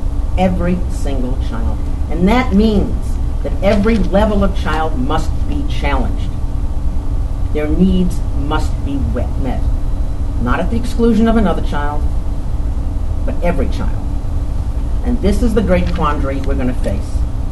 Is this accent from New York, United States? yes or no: yes; New York City, New York, United States; accent: New York City; And I started out teaching as a high school teacher in, guess where, I guess you can find from my accent, New York City.